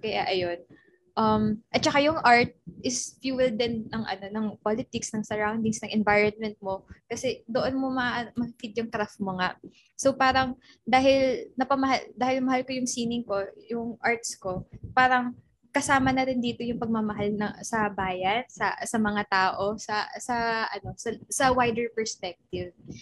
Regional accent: Calabarzon, Philippines; dahil taga Cavite ako, doon hindi naman siya sobrang probinsya

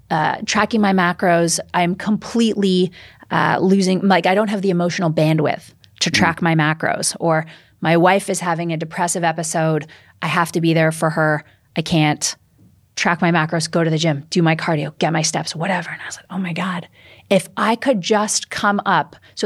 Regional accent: Canada; now in United States; I mean, I'm also a Canadian Jew, right? So living in America, right?

